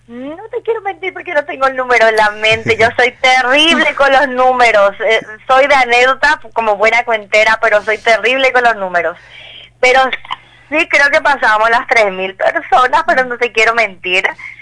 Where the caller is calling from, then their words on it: Luque, Central, Paraguay; yo soy parte de la Asociación Cultural Casa de Arte Bochín, acá en Isla Boado, Luque. Te estoy hablando desde aquí, desde Luque.